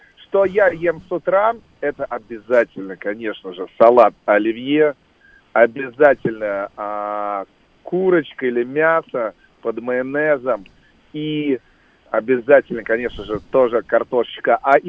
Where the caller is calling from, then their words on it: Moscow, Russia; я звоню из Москвы.